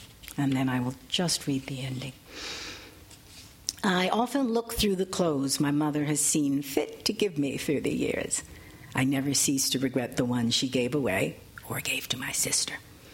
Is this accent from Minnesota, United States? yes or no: no; Chicago, Illinois, United States; I'm from Chicago, so... all right.